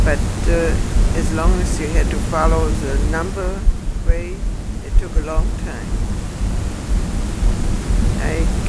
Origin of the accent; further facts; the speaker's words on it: Gau-Odernheim, Rhineland-Palatinate, Germany; moved away; I came from Gaudenheim in Rheinhessen.